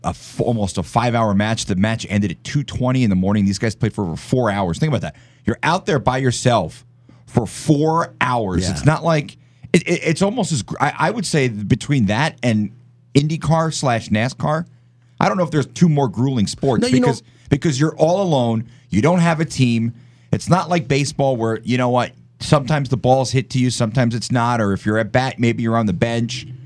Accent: New Jersey, United States; No, my home state is New Jersey.

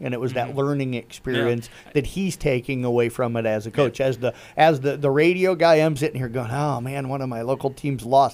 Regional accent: Iowa, United States; I went to Dow City year-end, graduated before they combined, but my hometown's a part of that school district

